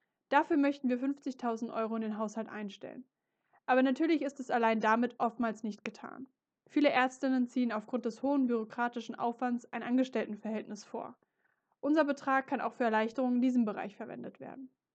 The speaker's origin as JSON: {"language": "German", "town": "Schöneck", "country": "Germany", "tie": "born or raised there", "said": "Ich wollte meinen Heimatort Schöneck weiterentwickeln"}